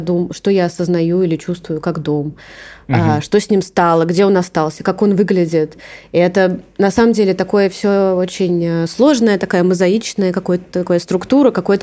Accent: Moscow, Russia; Я выросла в Северном Тушино, в Москве.

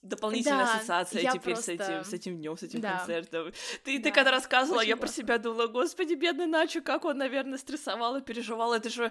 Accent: Russia; вот мы из России

